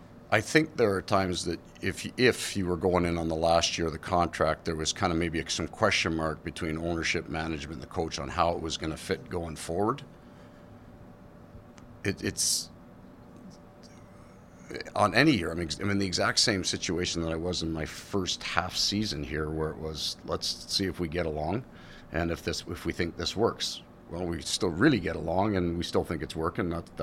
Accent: Canada; I grew up in Canada. It's a little bit of a version of Sault Ste. Marie. My wife's from Windsor.

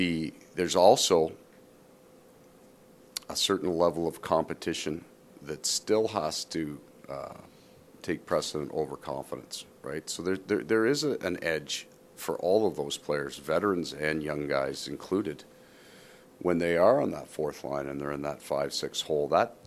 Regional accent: Sault Ste. Marie, Ontario, Canada; So I grew up in Sault Ste. Marie, and the unusual thing is we got all the Montreal Canadian games.

